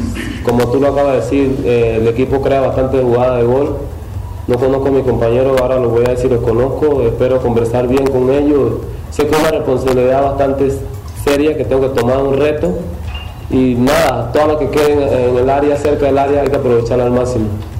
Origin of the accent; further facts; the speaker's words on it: Colombia; Bueno, sí, sabemos que vengo de Colombia